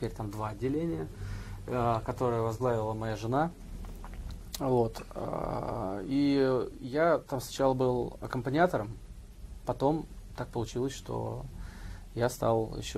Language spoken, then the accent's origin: Russian; Dolgoprudny, Moscow Oblast, Russia; Это город Долгопрудный. Это мой родной город.